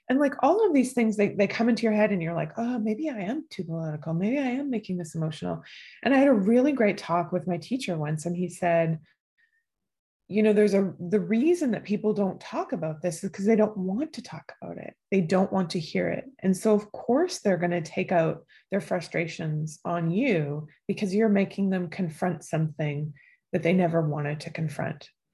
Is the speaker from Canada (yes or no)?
yes; Manitoba, Canada; now in Vancouver, Canada; I grew up in Treaty 1 territory and homeland of the Métis Nation. I am mixed ancestry. I come from a long line of fishermen. My Icelandic and Indigenous ancestors met fishing the waters of Lake Winnipeg.